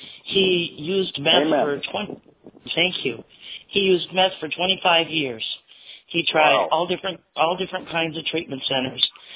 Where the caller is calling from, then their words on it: Minneapolis, Minnesota, United States; I'm calling from Northeast Minneapolis.